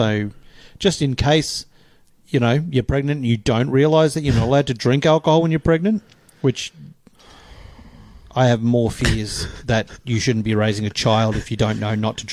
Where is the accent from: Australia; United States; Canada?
Australia; Geelong, Victoria; We're from Geelong.